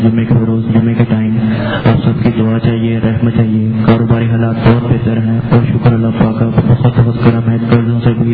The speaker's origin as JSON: {"language": "Urdu", "town": "Faisalabad", "region": "Punjab", "country": "Pakistan", "said": "فیصلہ آباد سے آیا ہوں."}